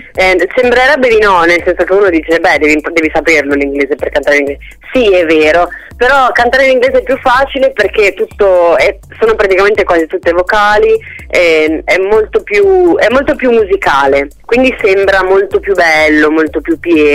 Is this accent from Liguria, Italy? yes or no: yes; Albenga, Liguria, Italy; Il 7 di marzo sarò qua nel mio paese ad Albenga in Liguria